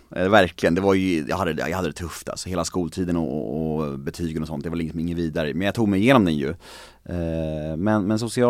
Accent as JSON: {"language": "Swedish", "town": "Stockholm", "region": "Stockholm County", "country": "Sweden", "tie": "born there", "said": "Jag är född på Södermalm i Stockholm. På den tiden där Södermalm var verkligen Södermalm. Det var en bohemisk vänsterfamilj och det var lite happy flower power och så här över hela uppväxten."}